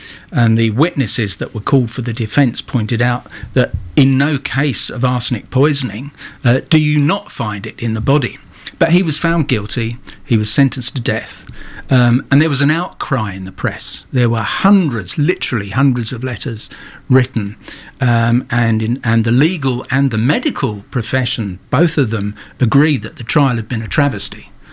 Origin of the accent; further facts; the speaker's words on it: Ealing, London, United Kingdom; I was brought up in Ealing, where the murderer was arrested.